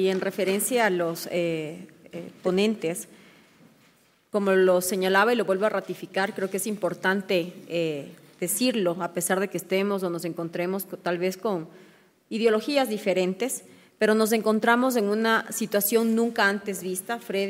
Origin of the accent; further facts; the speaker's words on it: Ecuador; todos somos ecuatorianos, estudiemos donde estudiemos, en el Ecuador o fuera del país